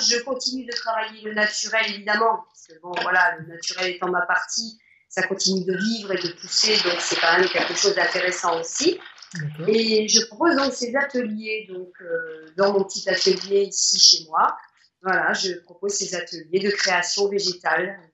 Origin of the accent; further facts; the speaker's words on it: eastern France, France; now in Sommières, France; je ne suis pas de la région de Sommières à l'origine. Ouais. Moi je viens de l'est de la France